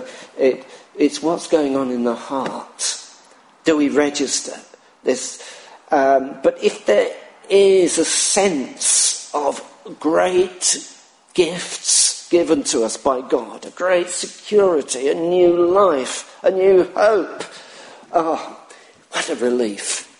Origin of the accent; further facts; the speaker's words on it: United Kingdom; So, now, we're British, aren't we? Most of us are British.